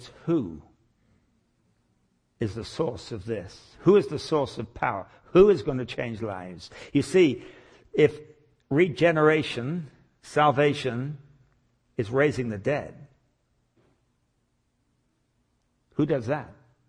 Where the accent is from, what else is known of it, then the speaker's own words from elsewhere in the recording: England, United Kingdom; because I come from England and Britain.